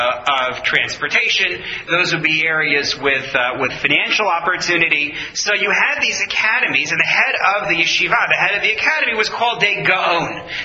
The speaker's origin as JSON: {"language": "English", "country": "United States", "said": "because I'm an American and I don't know geography"}